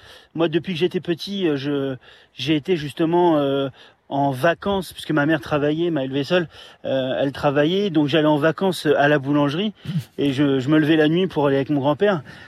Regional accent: France; chez nous en France

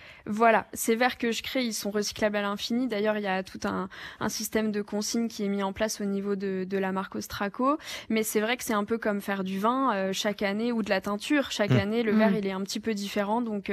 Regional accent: Pont-à-Mousson, Grand Est, France; born there; Je suis lorraine d'origine, donc je rigole. Je suis née à Pont-à-Mousson

